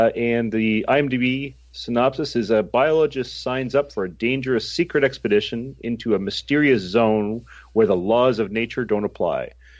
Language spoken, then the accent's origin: English; Canada; accent: Canadian; Maybe it's my Canadian accent that they can never fully figure out or whatever.